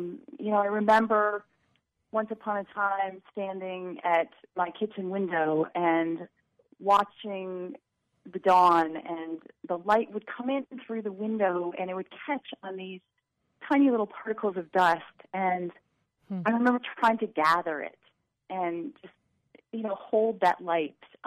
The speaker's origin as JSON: {"language": "English", "region": "Iowa", "country": "United States", "tie": "born or raised there", "said": "The first thing that really comes to mind is I grew up in Iowa"}